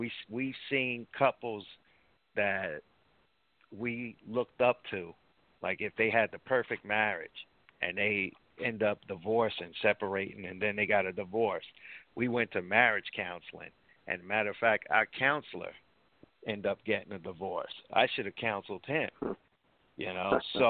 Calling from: New Jersey, United States; Hey, Ted. … from New Jersey.

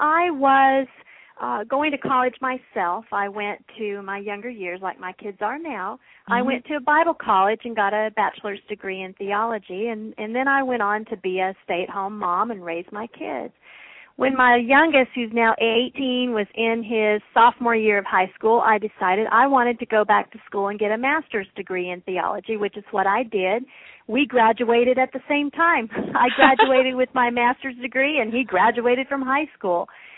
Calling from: Claremont, California, United States; I live with my husband in Claremont, California, which is a suburb of Los Angeles.

